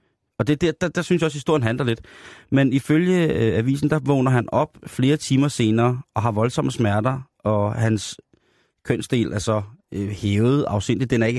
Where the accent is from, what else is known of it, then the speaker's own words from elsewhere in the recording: Roskilde, Zealand, Denmark; Det skal vi, og vi skal faktisk tilbage til min hjemstavn, Roskilde.